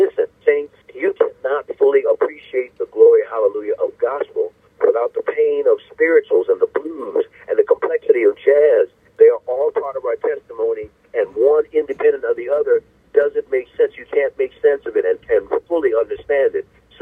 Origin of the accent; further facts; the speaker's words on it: Yonkers, New York, United States; But growing up in Yonkers, New York, at Messiah Baptist, every Sunday, there was contemporary gospel that was traditional.